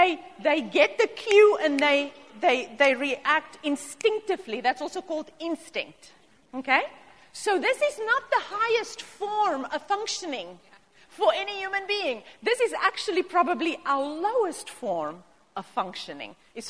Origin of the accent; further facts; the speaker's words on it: South Africa; now in United States; I grew up in South Africa. I learned how to drive on the left side of the road.